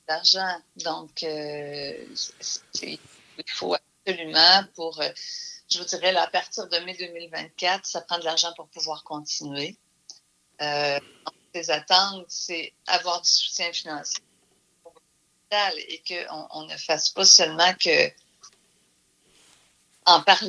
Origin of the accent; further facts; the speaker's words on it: Canada; On est tous des Canadiens qui allons à Saint-Kitts